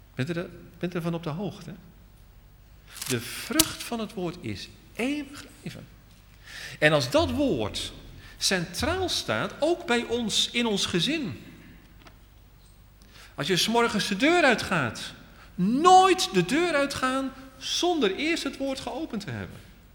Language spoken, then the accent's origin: Dutch; Netherlands; Kennelijk is dat voor ons als Nederlanders misschien toch nog altijd te veel.